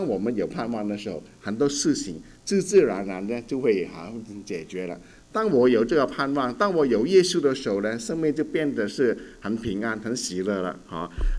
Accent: Chaozhou, Guangdong, China; 我是潮州人

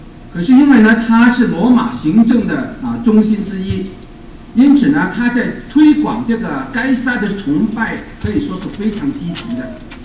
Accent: Guangdong, China; 人，不知道啊，我本来是广东人的。

